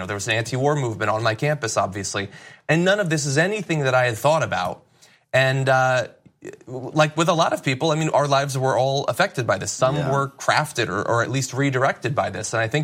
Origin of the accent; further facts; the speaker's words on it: Connecticut, United States; I grew up in Connecticut. I was going to college at UConn.